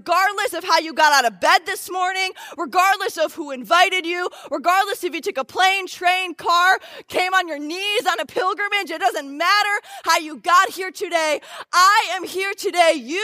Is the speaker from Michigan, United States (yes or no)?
yes; Michigan, United States; We took planes, trains, and automobiles to get here, and I'm from America. We're all from Michigan, and I love coming to Canada.